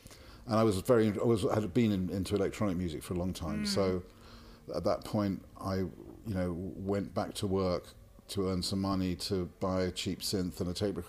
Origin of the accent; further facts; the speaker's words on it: London, United Kingdom; I grew up in London and I just wanted to get out of the city for a while